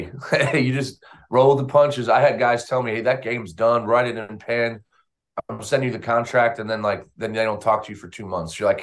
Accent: Wisconsin, United States; I'm from Wisconsin originally, but I own a home about three blocks from Panthers Stadium.

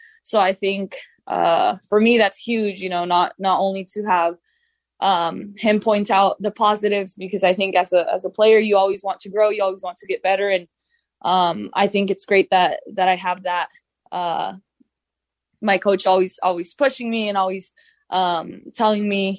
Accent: Idaho, United States; but a lot of people don't believe it when I say I'm from Idaho, born and raised.

